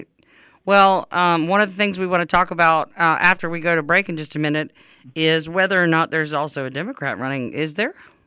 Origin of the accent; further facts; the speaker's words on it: Louisiana, United States; I was just looking at the new they're just now in Louisiana, my home state.